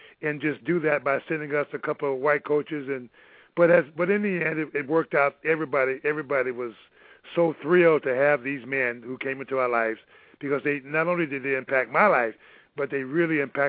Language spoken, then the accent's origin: English; Texas, United States; growing up in Southwest Texas in the 60s was totally segregated.